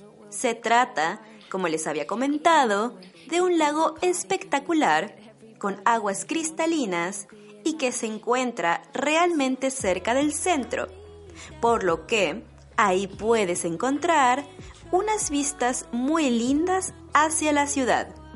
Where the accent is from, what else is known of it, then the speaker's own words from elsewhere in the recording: Mexico; now in Germany; una mexicana viviendo en Alemania